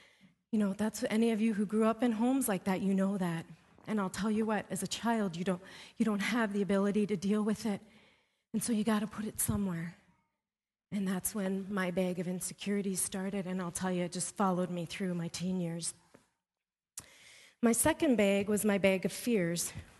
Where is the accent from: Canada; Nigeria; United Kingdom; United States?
Canada; Because I had a bit darker skin growing up in Canada